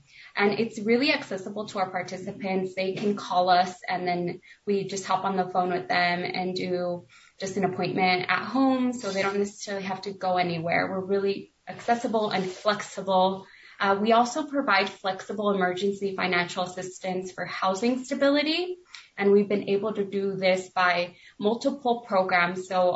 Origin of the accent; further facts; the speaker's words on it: Rose City, Washington, United States; I'm originally from Rose City, Washington, and I moved out here to pursue a master's in social work.